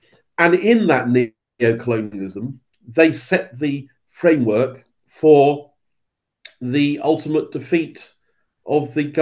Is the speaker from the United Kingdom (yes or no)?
yes; United Kingdom; I mean, I'm all for female education, but I am British.